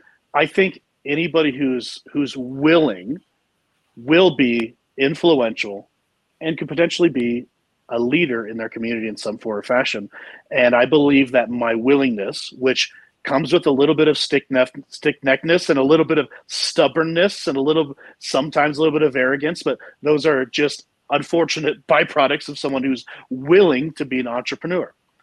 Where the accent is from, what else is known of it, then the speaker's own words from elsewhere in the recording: Salem, Oregon, United States; I come from a long line. Like, I was born and raised in Salem, Oregon. If you don't know anything about it, it's wet.